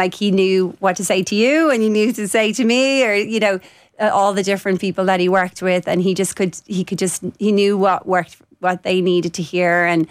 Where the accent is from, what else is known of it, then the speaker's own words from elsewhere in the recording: Wicklow, County Wicklow, Ireland; I grew up in Wicklow Town